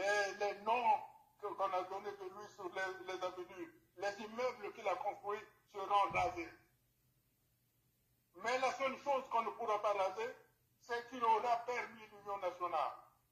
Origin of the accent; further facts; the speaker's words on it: Republic of the Congo; Et les solutions chez nous, au Congo, se trouvent dans notre propre histoire.